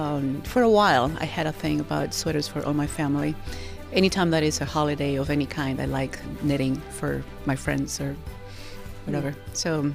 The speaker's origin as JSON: {"language": "English", "region": "Mexico City", "country": "Mexico", "tie": "born or raised there", "said": "So yes, I was born and raised in Mexico City, big city."}